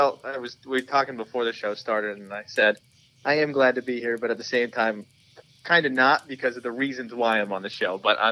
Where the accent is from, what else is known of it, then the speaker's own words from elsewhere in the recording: Georgia, United States; now in Williamsport, United States; I'm from Georgia, went to Penn State, so I'm very familiar with central PA. I've been up here for like the past 5 years, been up in Williamsport for 16 months.